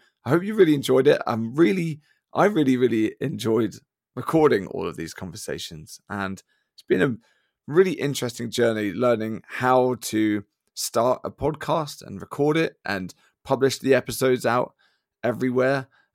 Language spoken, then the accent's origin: English; United Kingdom; And well, it's because I'm British, right?